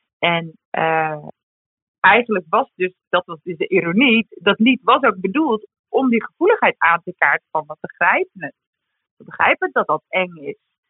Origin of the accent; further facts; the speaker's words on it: Amsterdam, North Holland, Netherlands; Als ik als vrouw een grap maak, of als Amsterdammer, of als 30-jarige hipster